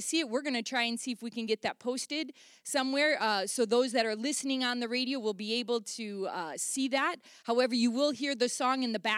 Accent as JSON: {"language": "English", "town": "Ripon", "country": "United States", "tie": "born or raised there", "said": "as I grew up here in Ripon as my home church."}